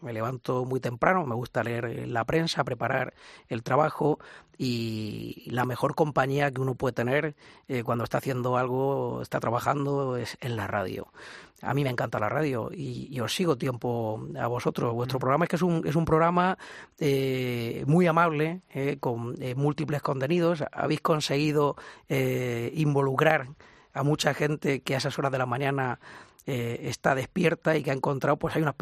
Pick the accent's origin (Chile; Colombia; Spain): Spain; Region of Murcia; todos los que somos de Murcia y salimos fuera queremos volver a Murcia